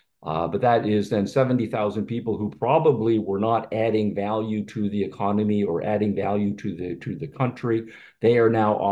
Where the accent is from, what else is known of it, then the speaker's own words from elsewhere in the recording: Canada; We in North America, I'm from Canada and America and Europe, we complain about the amount of fat